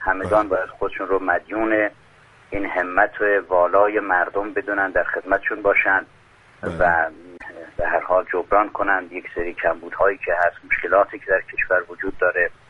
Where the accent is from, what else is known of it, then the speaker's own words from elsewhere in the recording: Iran; به هر حال ما ایرانی هستیم و یک شونات خاصی برای خودمون قائلیم، یک فرهنگ زیبایی رو داریم